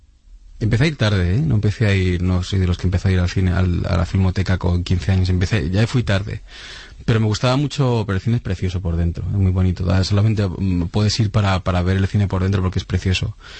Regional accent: Madrid, Community of Madrid, Spain; Yo nací en el Hospital Santa Cristina y yo siempre he vivido en el barrio de Arganzuela, cerca de Carabanchel, entre Carabanchel y La Latina. Y sí, toda mi vida la he pasado ahí.

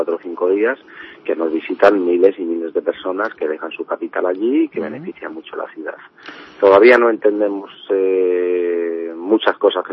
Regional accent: Spain; apoyan a nuestra bandera, apoyan a que somos españoles

